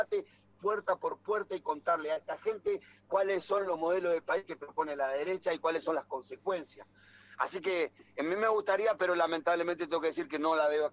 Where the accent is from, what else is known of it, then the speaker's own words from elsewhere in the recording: Argentina; Soy un argentino que considera que la patria es mucho más grande que el conurbano